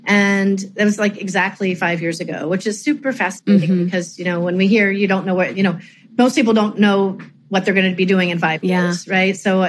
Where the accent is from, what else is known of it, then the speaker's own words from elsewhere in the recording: Cincinnati, Ohio, United States; And yeah, so I grew up in Cincinnati doing that and really loving it.